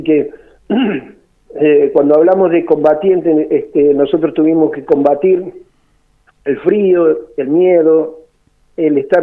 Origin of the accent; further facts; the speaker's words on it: Villa Mercedes, San Luis, Argentina; soy de aquí de Villa Mercedes, nacido en este lugar, en esta queridísima provincia de San Luis, fui trasladado a Reconquista en el año 82